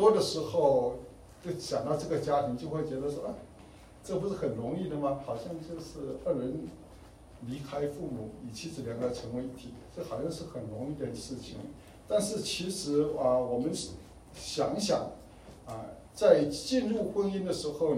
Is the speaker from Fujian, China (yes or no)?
yes; Fujian, China; 我是福建人他是四川人。那福建人，特别我们闽南的